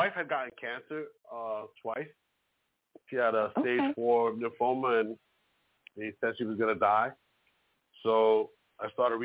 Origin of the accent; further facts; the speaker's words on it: New York, United States; So I'm from New York, so I would say use the Bronx as an example.